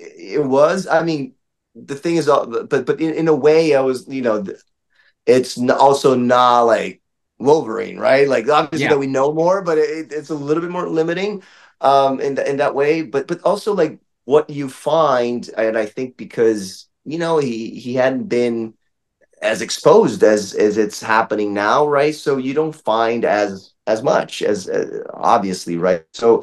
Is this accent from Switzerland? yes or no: no; Brazil; also born or lived in New York; now in Los Angeles, United States; moving to Los Angeles from New York, you know, I was like, I'm from Brazil, like I love the weather